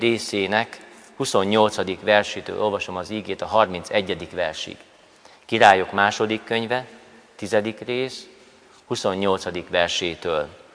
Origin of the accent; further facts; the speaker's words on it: Tápiószőlős, Pest, Hungary; a tápiószorúsi gyülekezet, ahol felnőttem, most a pasarjéti gyülekezetben szolgálok